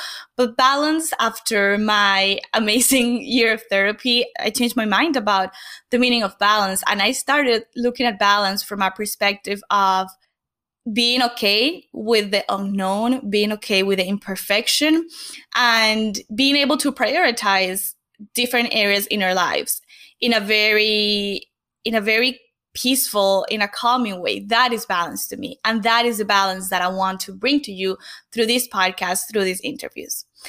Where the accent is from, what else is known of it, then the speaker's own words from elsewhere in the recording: Venezuela; moved away as an adult; now in United States; I immigrated to the US from Venezuela right after college with $400 in my bank account and no concrete plan.